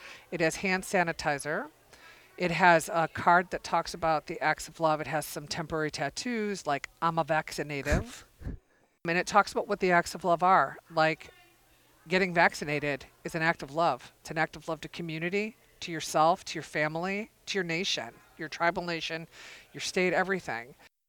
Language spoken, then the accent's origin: English; Michigan, United States; Well, I get into my home state of Michigan and I stop for gas.